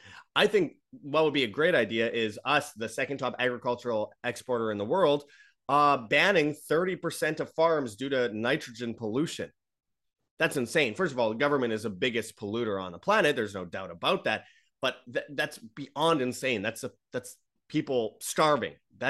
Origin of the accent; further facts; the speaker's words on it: Winnipeg, Manitoba, Canada; from Winnipeg, Canada, my hometown